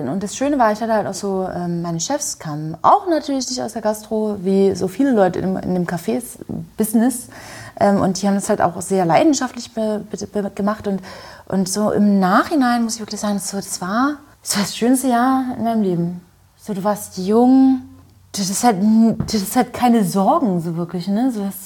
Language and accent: German; Saxony, Germany; Ja, ich komme aus Sachsen.